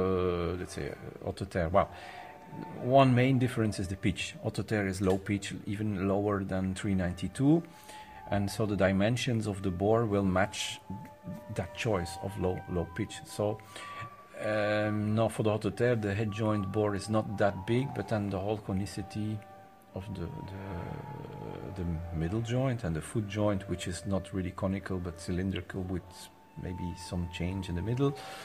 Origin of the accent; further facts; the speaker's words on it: Belgium; I'm from Belgium. I work in Brussels and in Paris as a teacher